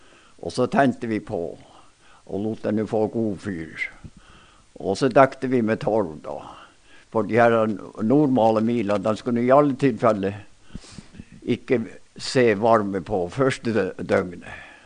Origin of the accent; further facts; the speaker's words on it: Myrdal, Troms, Norway; Myrdal betyr det, der hvor jeg vokste opp her på Nordbåtssiden.